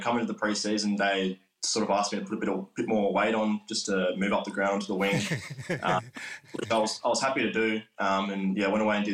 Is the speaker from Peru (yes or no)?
no; Adelaide, South Australia, Australia; I grew up in Adelaide my whole life and I was born here, so you know, Adelaide has a lot to offer